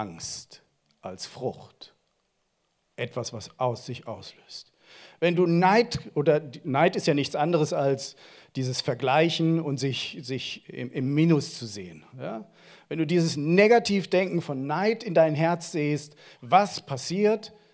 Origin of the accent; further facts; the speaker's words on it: Rhineland-Palatinate, Germany; Ich bin ja hier in der Gegend aufgewachsen, ich kenne den Koblenzer Stadtwald sehr gut.